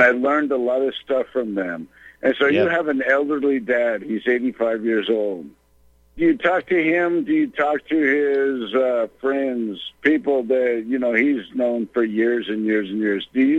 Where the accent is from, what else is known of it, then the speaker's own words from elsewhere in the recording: Washington, United States; you know, I'm really sad because my home state, Washington, and the Seahawks, they didn't come out for the national anthem